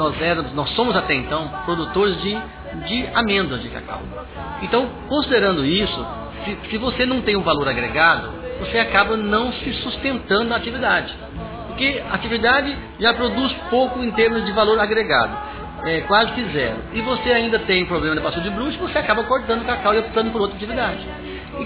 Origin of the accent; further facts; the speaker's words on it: Brazil; born there; now in Rondônia, Brazil; Eu não nasci em Rondônia, mas meus filhos nasceram, meu neto nasceu agora esse mês agora